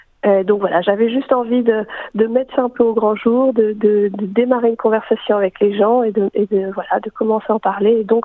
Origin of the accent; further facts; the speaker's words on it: Russia; now in Melbourne, Australia; Alors, je suis une artiste russe, principalement.